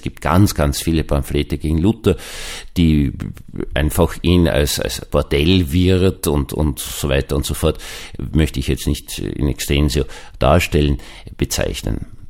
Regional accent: Vienna, Austria; Nun ist das eigentlich meine Muttersprache und obwohl ich ab dem 10. Lebensjahr, also dem öffentlichen Gymnasium, Seipel-Gymnasium, Rosasgasse 1 bis 3, BG und BRG 12, grauenvollste Dialektformen gehört habe

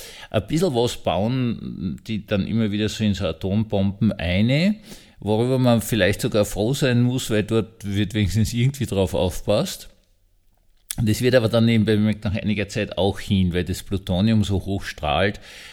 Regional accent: Austria; Also ich als Österreicher habe zuerst einmal ein Dings gekriegt

